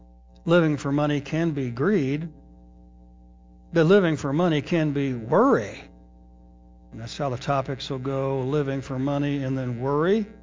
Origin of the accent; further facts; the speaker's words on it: Battle Creek, Michigan, United States; since we're from Battle Creek, we saw Kellogg socks.